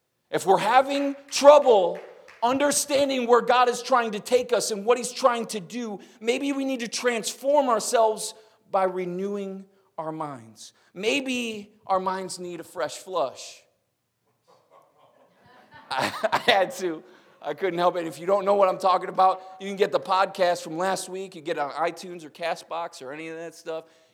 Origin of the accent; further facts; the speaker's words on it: Warren, United States; also born or lived in Pennsylvania; I was born in Pennsylvania, but we moved here when I was a year old, and so Warren's my, like, hometown, you know?